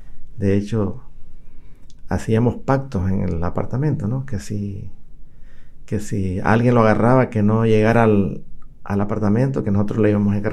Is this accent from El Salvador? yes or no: yes; La Unión, El Salvador; now in Washington, United States; De la parte oriental de La Unión. Me vine por circunstancias de la guerra y las faltas de oportunidades en nuestro país.